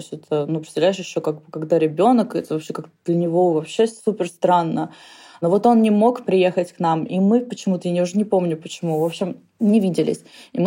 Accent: Moscow, Russia; also born or lived in New York, United States; now in England, United Kingdom; я родилась в России, сформировала свое общество, все равно, ну, тинейджеров, общество тинейджеров, в Москве. Потом уехала в Англию, сформировала свои как бы круги общения здесь. Потом уехала в Нью-Йорк.

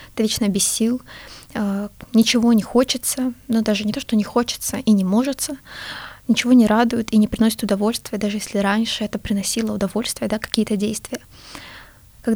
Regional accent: Novosibirsk, Novosibirsk Oblast, Russia; moved away as an adult; now in Moscow, Russia; Новосибирск, мой родной город, я училась там в школе, и потом уехала поступать в Москву.

